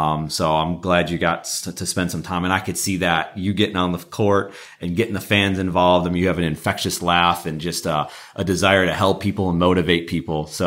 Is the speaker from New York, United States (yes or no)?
yes; Buffalo, New York, United States; My father's from Cleveland. My grandparents lived in Cleveland. I'm from Buffalo. So it's, as you know, it's just right I-90.